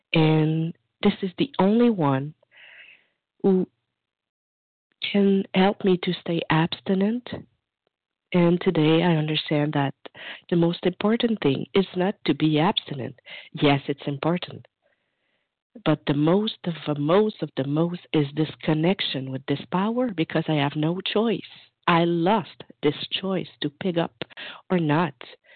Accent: Montreal, Quebec, Canada; I'm from Montreal, Canada.

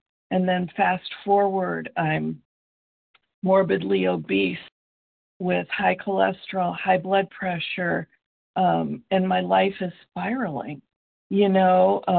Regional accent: Iowa, United States; I'm from Iowa. I'm grateful to be here today.

